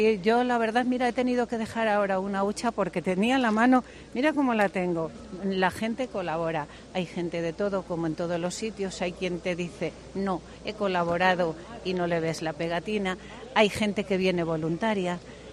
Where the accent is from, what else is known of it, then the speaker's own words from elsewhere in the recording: Aldeamayor de San Martín, Castile and León, Spain; yo soy de Aldea Mayor de San Martín, no sé si conocerás el pueblo. Bueno, pues es un pueblo que hay a 17 kilómetros.